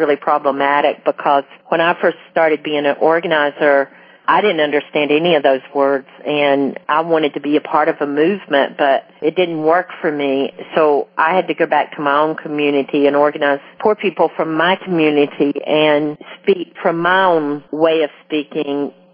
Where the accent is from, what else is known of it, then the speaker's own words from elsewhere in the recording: Bible Belt, United States; growing up in the Buckle of the Bible Belt, my mother's side of the family are very conservative Christians.